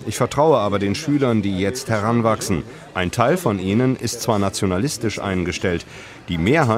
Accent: Syria; Wenn ich sage, dass ich aus Syrien komme, dann wundern sich viele, weil sie kein klares Bild davon haben, wie ein Syrer aussehen sollte.

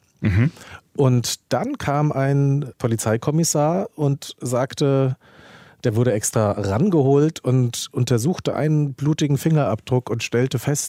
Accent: Hesse, Germany; Also ich bin in Hessen in der Nähe von Höchst aufgewachsen, von dem Farbwerken.

